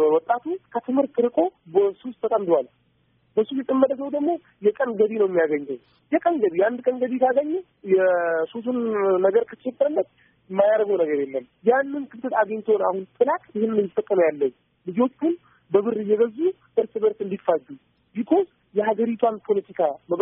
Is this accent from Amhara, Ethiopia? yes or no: no; Dire Dawa, Ethiopia; ድሬዳዋ ሲባል የፍቅር ሀገር ነች፣ የፍቅር ተምሳሌት ድሬዳዋ። እኛም በዛው ነው ያደግነው። ይህ ሙስሊም ይህ ክርስቲያን ሳይባል ነው አንድ ልብስ እየለበስን አብረን እየተጫወትን አብረን ያደግነው።